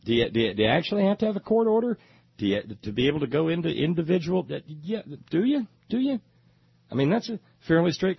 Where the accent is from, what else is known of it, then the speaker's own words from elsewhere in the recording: the South, United States; as a Southerner, as someone who was raised in a culture where we tend to talk like this